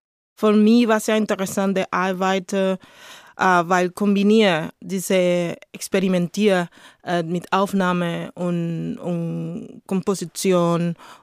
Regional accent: Cuba; German is a second language; Ich komme aus Kuba und in Kuba, ich studiere Musik, ich bin eine Musikerin.

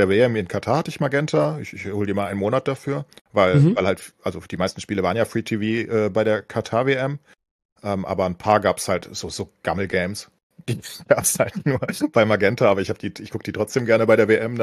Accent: Frankfurt, Hesse, Germany; Und ich bin Frankfurter

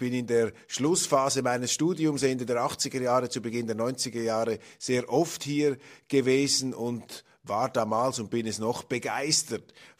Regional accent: Switzerland; Und wenn Sie da als Schweizer zuhören, wissend natürlich, dass bei uns diese Bürokratie, dieser Wahnsinn, mehr oder weniger auch noch eins zu eins mitgemacht wird

